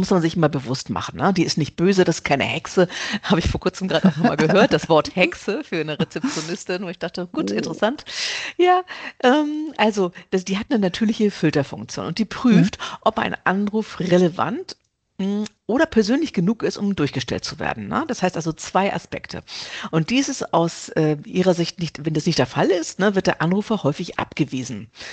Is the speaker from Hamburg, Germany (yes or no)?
yes; Hamburg, Germany; Ich komme aus Hamburg